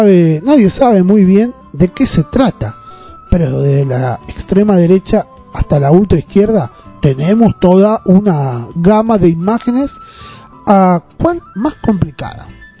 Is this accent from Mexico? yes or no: no; Argentina; aunque yo nunca salí de la Argentina.